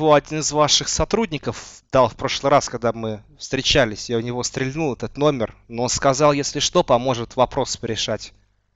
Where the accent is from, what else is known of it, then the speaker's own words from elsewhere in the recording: Belarus; Нет, я с Белоруссии вообще.